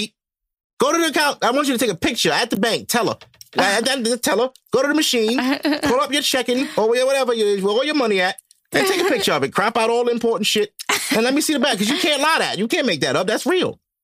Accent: United States; I'm American. We don't eat goats here.

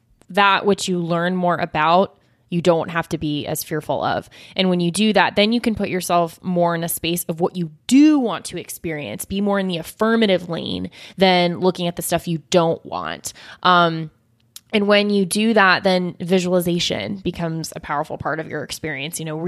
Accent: New Zealand; I'm from New Zealand

